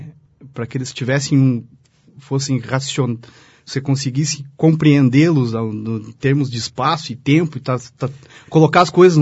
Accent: União da Vitória, Paraná, Brazil; Eu nasci aqui, então sou filho da terra aqui, nasci em União da Vitória, aqui no regional, em julho de 82.

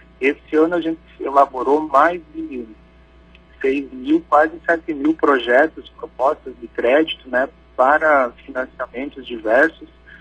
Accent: Santa Catarina, Brazil; now in Florianópolis, Brazil; eu estou em Florianópolis hoje, mas sou da região oeste de Santa Catarina

